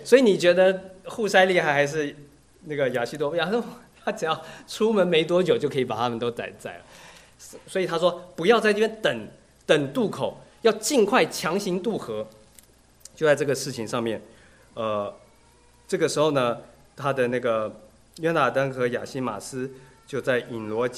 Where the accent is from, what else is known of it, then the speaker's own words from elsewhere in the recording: China; 在我们中国人的辈分也有发生过这种事情吗？我有一个侄儿是比我还大的，在老家是有这个状况